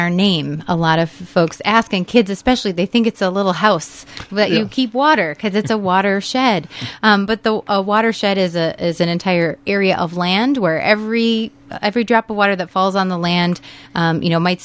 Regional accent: Rochester, Minnesota, United States; So I grew up in Rochester, not too far away, in the Zumbro watershed.

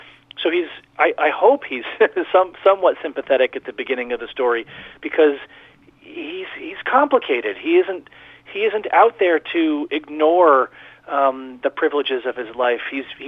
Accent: Massachusetts, United States; I grew up outside of Boston, and I lived in a blue-collar and middle-class town

